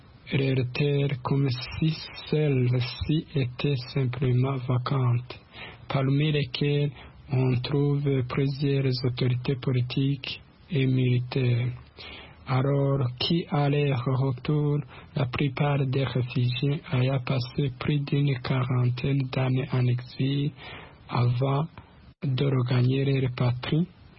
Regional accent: Burundi; Chez nous au Burundi

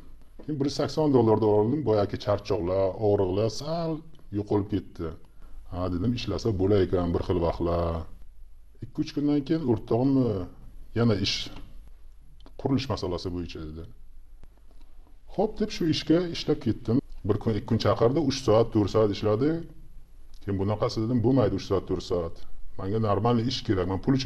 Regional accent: Samarkand, Samarkand Region, Uzbekistan; Aslida samarqandlikman.

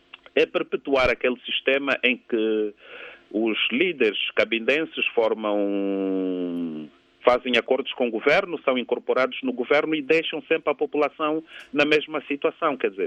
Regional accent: Luanda, Angola; Vim apenas sair de Luanda dias para esta visita e regresso normalmente a Luanda. Não tenho medo porque é a minha terra, é o meu país

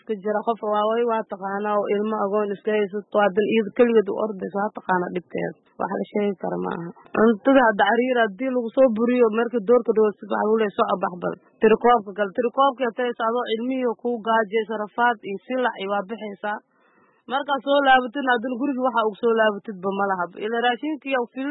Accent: Mogadishu, Banaadir, Somalia; aniga muqdisho ka imaaday

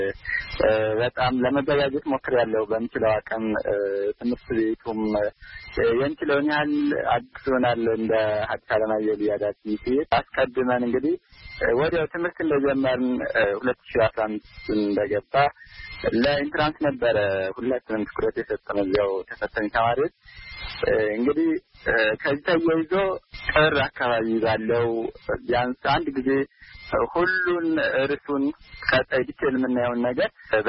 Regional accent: Amhara, Ethiopia; ምዕራብ ጎጃም ጉዞን ተከላይ ወረዳ ነው የተወለድኩት፣ ገጠራማ ክፍል ነው።

